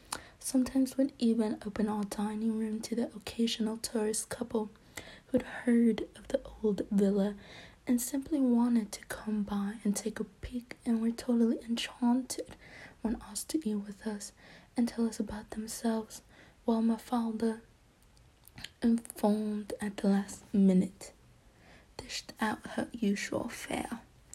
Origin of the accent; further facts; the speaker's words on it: Texas, United States; That's not even my accent. I'm from Texas and I don't even speak like that.